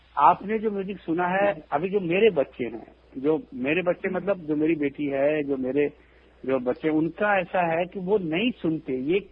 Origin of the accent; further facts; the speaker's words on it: Varanasi, Uttar Pradesh, India; north India से मैं belong करता हूँ, मैं बनारस का रहने वाला हूँ